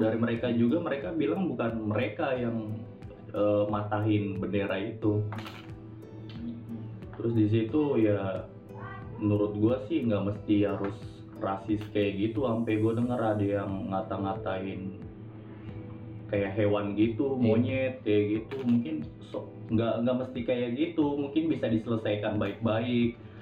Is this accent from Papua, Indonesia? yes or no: yes; Papua, Indonesia; gue bukan asli Papua, cuman gue lahir di Papua, besar di Papua. Gue ngerasa di sana, gue udah lama hidup di sana